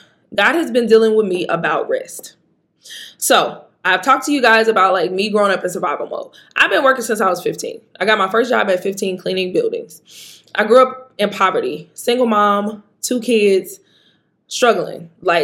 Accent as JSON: {"language": "English", "region": "Mississippi", "country": "United States", "said": "But those meals that are like Southern, because I'm from Mississippi, that you kind of want to cook yourself, I'll do that. I'll do like collard greens. I'll do dressing. I'm a Southern girl, so I eat chitlins."}